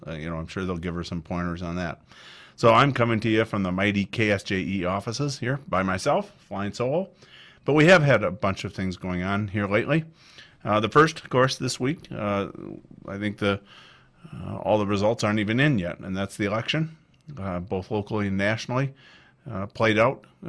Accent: United States; I was very pleased as an American

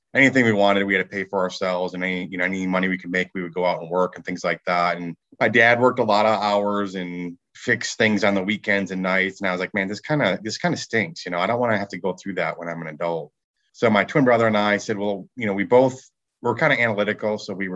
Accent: Michigan, United States; now in Dallas, United States; So I live in Dallas, Texas now. I grew up in Michigan, though, one of seven kids.

